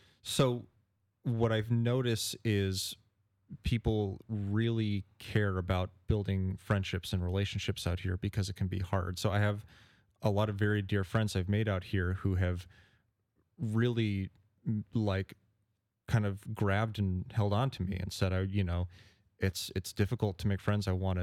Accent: Federal Way, Washington, United States; now in Vashon, United States; So I grew up in Federal Way, and I was working there recently until I came out here.

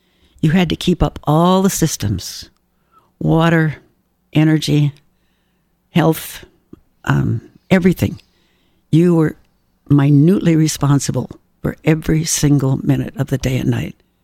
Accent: New England, United States; I grew up in New England.

